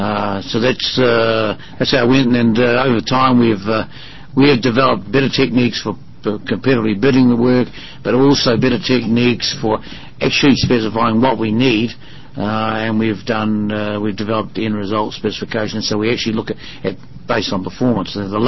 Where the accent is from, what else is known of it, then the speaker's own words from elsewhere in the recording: New Zealand; I come from New Zealand, and have lived there all my life, and have travelled the world quite a bit